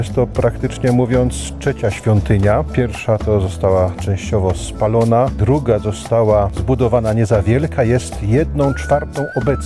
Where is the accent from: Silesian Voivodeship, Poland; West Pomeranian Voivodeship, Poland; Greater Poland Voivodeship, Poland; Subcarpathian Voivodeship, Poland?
Silesian Voivodeship, Poland; Dąbrowa Górnicza; Ja też jestem rodowitym dąbrowszczaninem.